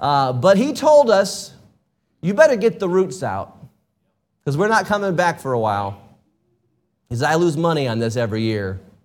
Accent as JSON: {"language": "English", "town": "Racine", "region": "Wisconsin", "country": "United States", "tie": "born or raised there", "also_born_or_lived": "Southern US", "said": "Of course, we grew up in Racine, Wisconsin, so I'm a sort of Wisconsinite. I'm born in the South, but raised in the North, so does that count?"}